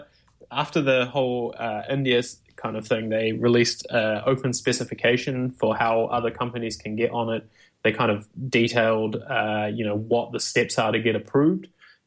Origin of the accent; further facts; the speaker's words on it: New Zealand; I come from New Zealand where very much so, like, we have very rural places that can't get online.